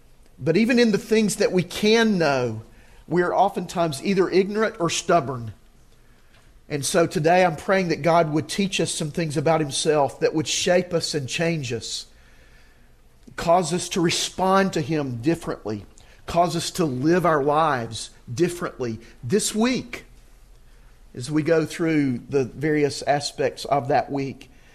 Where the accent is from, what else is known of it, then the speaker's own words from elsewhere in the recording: Auburn, Alabama, United States; And because I was from Auburn, that was, you know, an interest point.